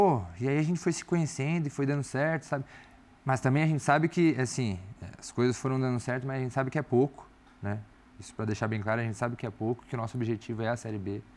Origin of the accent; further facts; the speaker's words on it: São Paulo, Brazil; sou de São Paulo, sabe? Minha família tá aqui